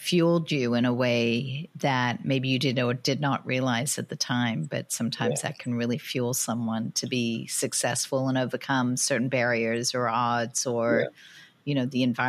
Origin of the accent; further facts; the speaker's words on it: Australia; I come from Australia. I traveled the world. I lived in different countries and I was always the new person.